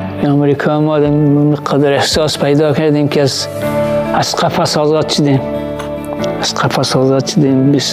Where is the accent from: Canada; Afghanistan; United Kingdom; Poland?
Afghanistan; now in United States; I'm from Afghanistan, America.